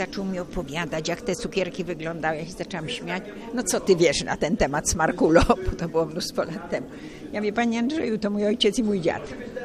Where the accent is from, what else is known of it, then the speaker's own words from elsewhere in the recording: Leszno, Greater Poland Voivodeship, Poland; now in Gdańsk, Poland; Ja mieszkałam w Lesznie od urodzenia, czyli parę miesięcy przed wojną. W czasie wojny w Krakowie wróciliśmy w 1945 roku i do 1950 roku, aż nas władza ludowa wyrzuciła, zabrała ojcu fabrykę i przenieśliśmy się do Poznania.